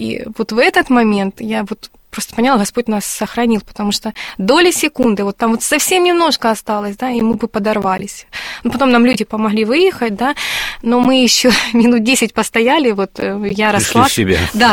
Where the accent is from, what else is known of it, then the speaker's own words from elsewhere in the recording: Stakhanov, Luhansk Oblast, Ukraine; Вот, я родилась в Стаханове, выросла там.